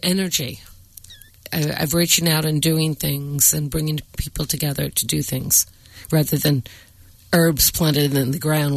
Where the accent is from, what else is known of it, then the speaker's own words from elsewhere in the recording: Sebastopol, California, United States; I love knowing that you're there and that you sprouted from, you know, my hometown, Sebastopol.